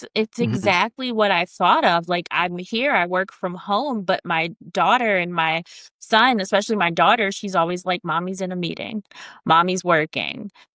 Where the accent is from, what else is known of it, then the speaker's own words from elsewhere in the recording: Philadelphia, Pennsylvania, United States; So we're from Philly initially. And you know, the Northeast is not cheap.